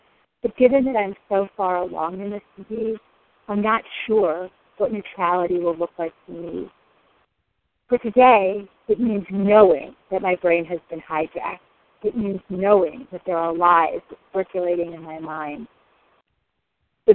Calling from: Denver, Colorado, United States; I'm calling from Denver, Colorado, and I'm a recovered compulsive overeater.

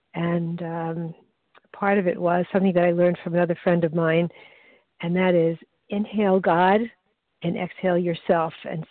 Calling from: Baltimore, Maryland, United States; I'm calling from Baltimore, Maryland.

